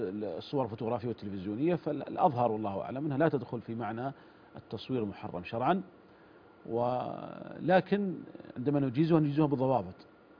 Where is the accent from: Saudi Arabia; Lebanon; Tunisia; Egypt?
Saudi Arabia